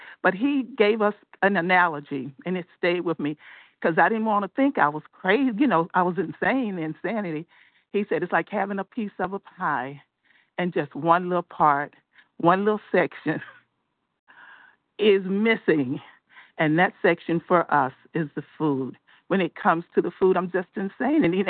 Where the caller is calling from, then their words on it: Georgia, United States; from Georgia.